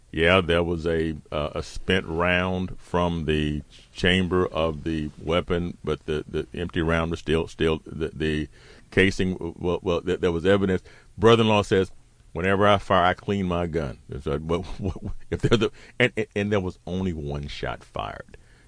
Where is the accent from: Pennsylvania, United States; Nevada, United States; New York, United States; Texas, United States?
Texas, United States; there are some people growing up in Texas, certainly my age, who would not raise an eyebrow about a man disciplining his son by beating him with a belt.